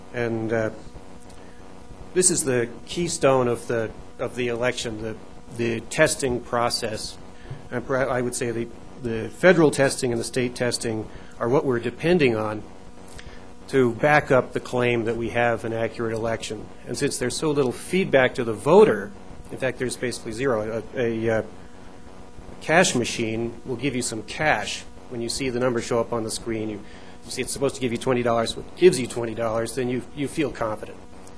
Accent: El Jebel, Colorado, United States; from El Jebel, Colorado, in Eagle County between Aspen and Glenwood Springs.

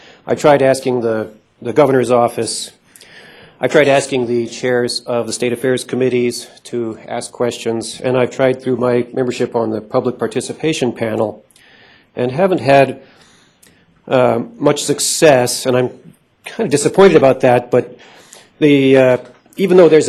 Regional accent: Carbondale, Colorado, United States; from Carbondale, Colorado.

